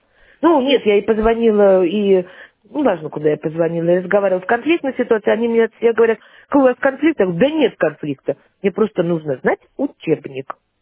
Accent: Saint Petersburg, Russia; И я коренная ленинградка, если честно.

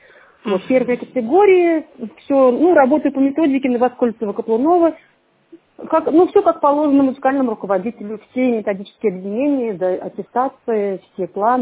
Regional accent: Orsk, Orenburg Oblast, Russia; У меня образование Орское музыкальное, я из Орска, Оренбургская область. Мы переезжаем вот в августе в ваш район, Санкт-Петербург.

